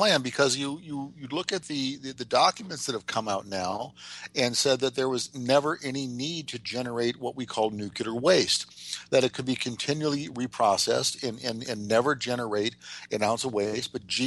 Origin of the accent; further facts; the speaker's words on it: Missouri, United States; because I grew up in Missouri. I grew up right on the Mississippi River in a bedroom community outside of St. Louis. Missouri.